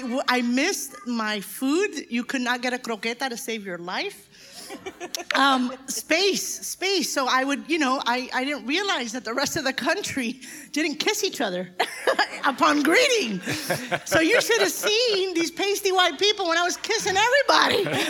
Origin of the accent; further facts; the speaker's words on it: Miami, Florida, United States; And I was the first one born here. So I was born and raised in Miami. So I thought that I was Americana, right?